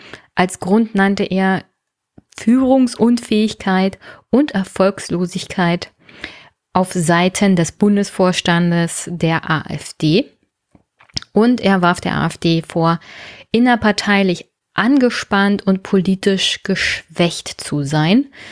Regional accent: Brandenburg, Germany; als Brandenburgerin

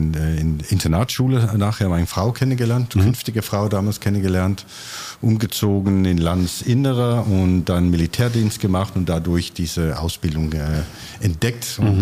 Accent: West Jutland, Denmark; Die dänische Westküste, raue Westküste in einem Fischerdorf.

